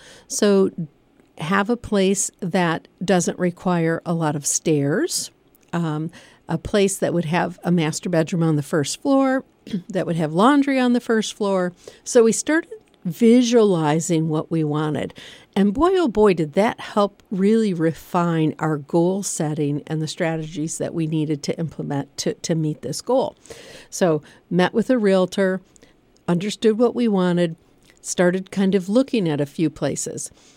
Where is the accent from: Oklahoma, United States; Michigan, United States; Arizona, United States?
Michigan, United States; I'm from Michigan. My husband and I are both from Michigan. We love Michigan and love Lake Michigan, love being around the water.